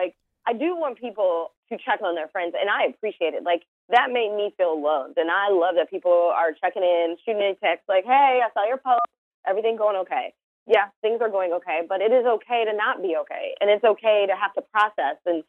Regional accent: Detroit, Michigan, United States; So I'm originally from Detroit, so definitely from the Midwest, where hard work is what it's all about.

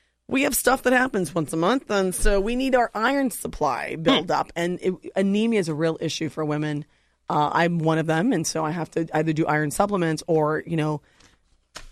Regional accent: California, United States; Grew up in the South Bay. Yeah, so bougie. I went to Lawndale Elementary Unified. I went to Jane Addams there in Lawndale for 8 years

